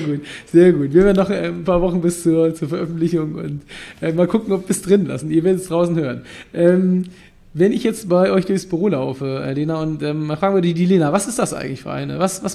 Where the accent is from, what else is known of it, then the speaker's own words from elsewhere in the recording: Hamburg, Germany; das muss sein als Hamburger.